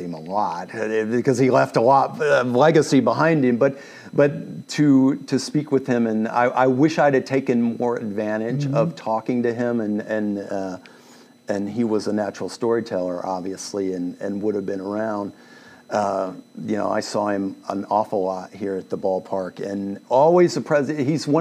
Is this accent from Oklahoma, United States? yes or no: yes; Tulsa, Oklahoma, United States; now in Kansas City, United States; I was talking about Tulsa as my hometown, and you always have that special place for the place that you grew up.